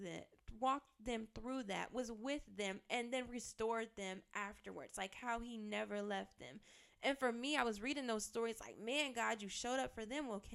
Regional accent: Detroit, Michigan, United States; If you don't know, I'm from Michigan, from the D to be exact, the only city that we recognize around these parts.

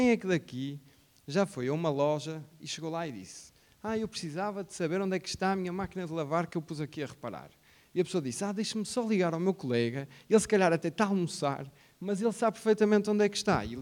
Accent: Porto, Portugal; Sou engenheiro mecânico, sou aqui do Porto, sou portista também

